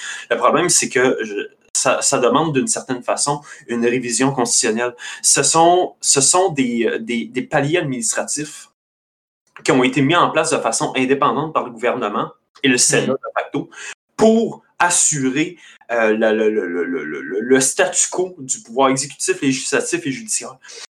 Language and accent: French; Quebec, Canada; je viens d'Outaouais